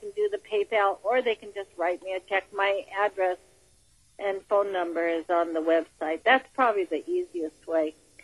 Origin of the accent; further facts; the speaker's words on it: Kobe, Hyogo, Japan; Yes, I was born in Kobe. My parents had five children, and I'm number four.